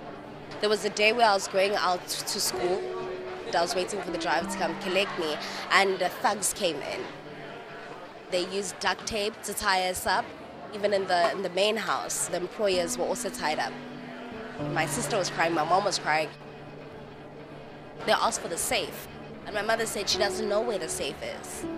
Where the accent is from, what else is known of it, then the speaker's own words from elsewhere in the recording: Alexandra, Gauteng, South Africa; I'm a 21-year-old female and I come from Alexandra Township in the north of Johannesburg in South Africa. I come from a community and a township where you walk outside and there's no hope at all.